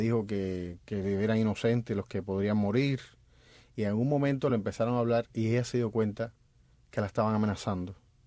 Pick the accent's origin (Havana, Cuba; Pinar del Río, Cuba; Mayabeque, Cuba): Havana, Cuba; born there; Nací en Luyanó.